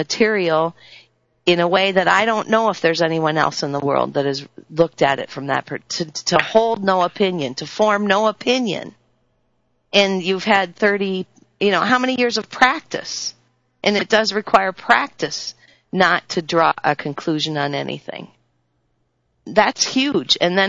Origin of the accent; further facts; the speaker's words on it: United States; I have a grasp on how ignorant I am as an American. And it's because I never had the opportunity of an education outside of an American education.